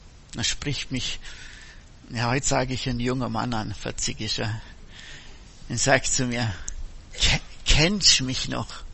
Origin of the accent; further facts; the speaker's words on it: Missen, Bavaria, Germany; Bin aufgewachsen im Oberallgäu, in Missen.